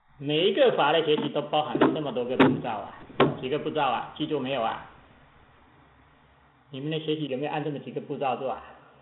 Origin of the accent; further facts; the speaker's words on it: Xiamen, Fujian, China; 我们厦门那边有个教授